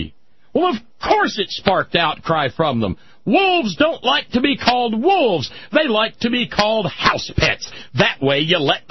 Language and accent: English; United States; I'm an American, and I was not insulted in the least by it.